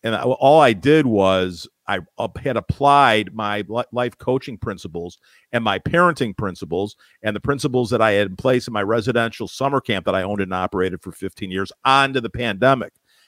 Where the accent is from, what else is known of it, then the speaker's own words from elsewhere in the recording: Las Vegas, Nevada, United States; I grew up in Vegas.